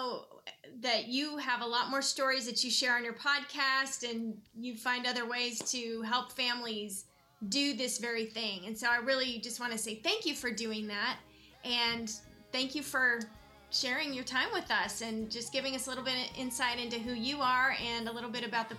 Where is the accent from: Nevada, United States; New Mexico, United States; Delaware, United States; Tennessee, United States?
New Mexico, United States; It's especially different and special from where we grew up in New Mexico, where you have a lot of desert. So, so it's very different from kind of what I grew up knowing.